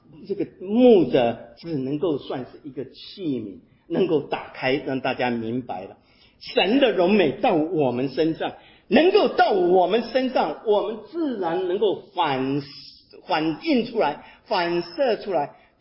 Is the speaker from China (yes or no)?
yes; China; 很多我们中国人讲说啊，希望贵人相助